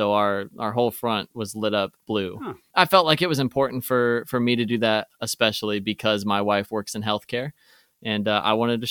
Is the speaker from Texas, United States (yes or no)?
no; Indiana, United States; And I actually wanted to check out and see, because obviously I am from Indiana. I wanted to see what Indiana was doing as well.